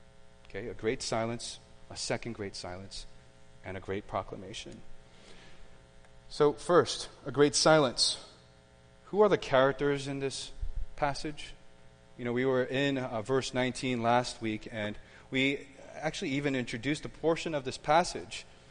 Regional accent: New Jersey, United States; I grew up in North Jersey. I went to church in Queens.

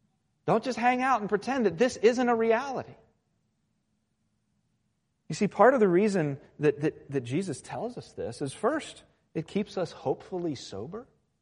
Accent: Virginia Beach, Virginia, United States; So I grew up in Virginia Beach, and it's kind of Hurricane Alley in a sense.

